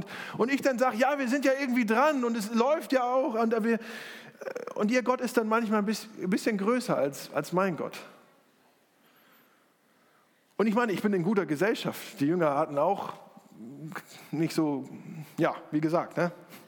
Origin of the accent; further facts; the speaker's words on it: Northern Germany, Germany; In meiner Heimatgemeinde in Norddeutschland